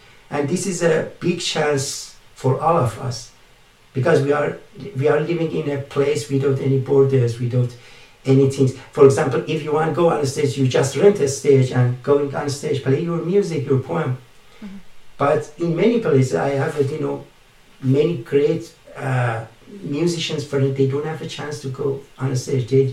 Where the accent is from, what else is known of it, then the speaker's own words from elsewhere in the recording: Canada; being Canadian. Canadian, it means multicultural country.